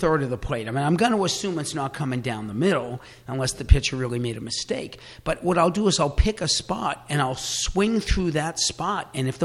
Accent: United States; just being an American who is used to individual plays, scoring, and quickness

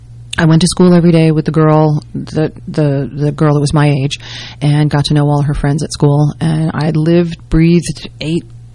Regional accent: Morristown, New Jersey, United States; So I was born and brought up in the Morristown area, and went to school there.

